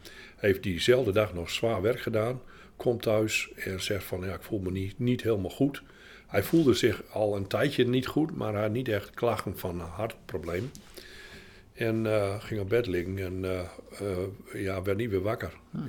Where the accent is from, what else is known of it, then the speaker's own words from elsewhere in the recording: Zevenhuizen, Groningen, Netherlands; Nou en zo ben ik daar ben ik ook geboren. En ik ben echt opgegroeid in Zevenhuizen.